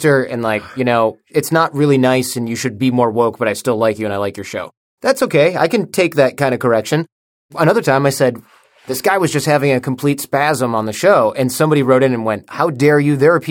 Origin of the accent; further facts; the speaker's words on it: Michigan, United States; I'm from Michigan, so like you got – we talk in a certain way.